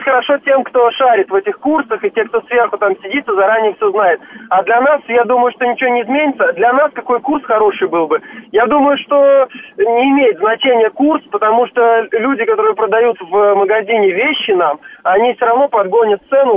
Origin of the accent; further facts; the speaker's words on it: Khimki, Moscow Oblast, Russia; я из Химок.